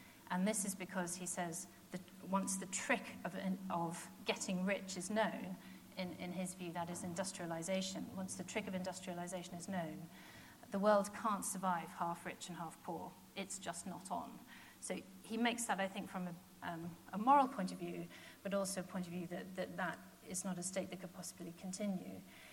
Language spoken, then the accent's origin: English; Wales, United Kingdom; I'll overlook the fact that I'm Welsh